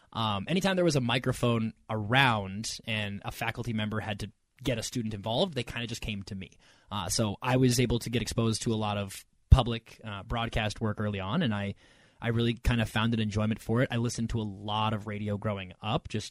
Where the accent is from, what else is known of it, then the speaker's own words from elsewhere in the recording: Wisconsin, United States; Growing up in Wisconsin, everyone's naturally just given a bartending license at the age of five.